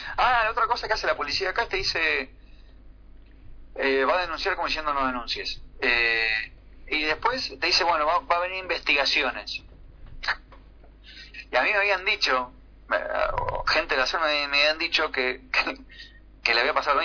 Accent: Argentina; me está yendo como me está yendo el resto de los argentinos.

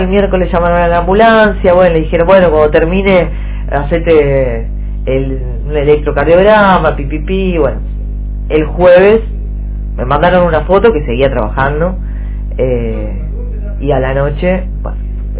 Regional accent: Mar del Plata, Buenos Aires Province, Argentina; moved away; Entonces yo trabajo mucho esa idea de por qué me fui de Mar del Plata en su momento, y por qué no volví, porque podría haber vuelto y no.

